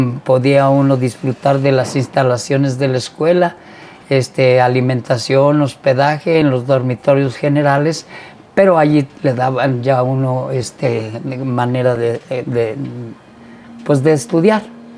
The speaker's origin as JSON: {"language": "Spanish", "town": "Juchipila", "region": "Zacatecas", "country": "Mexico", "tie": "born or raised there", "also_born_or_lived": "Apozol", "said": "Yo soy nacido en Apozol, Zacatecas, estudié la primaria y la secundaria en Juchipila, Zacatecas"}